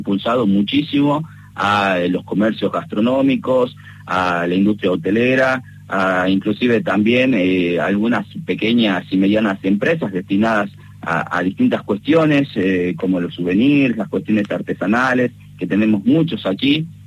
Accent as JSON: {"language": "Spanish", "region": "Salta", "country": "Argentina", "said": "yo soy de Salta"}